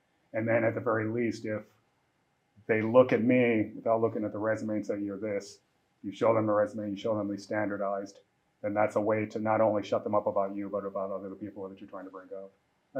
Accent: Detroit, Michigan, United States; So I'm from Michigan. I grew up in Detroit. I live in Detroit now.

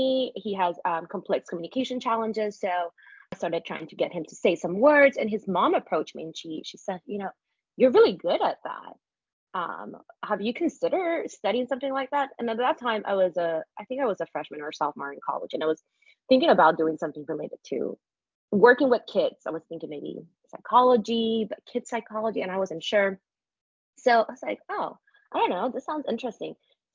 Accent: Panama; I'm originally from Panama, so we went to the mountains of Panama

